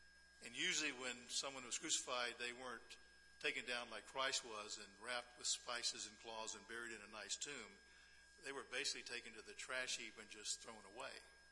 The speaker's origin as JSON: {"language": "English", "region": "the South", "country": "United States", "said": "I'm from the South, so maybe I have a reason to be involved in all that stuff."}